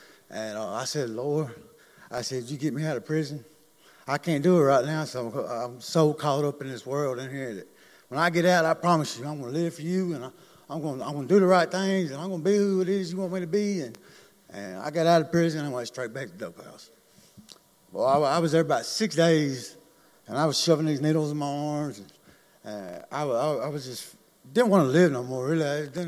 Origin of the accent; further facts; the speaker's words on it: West Point, Mississippi, United States; I'm from West Point, Mississippi.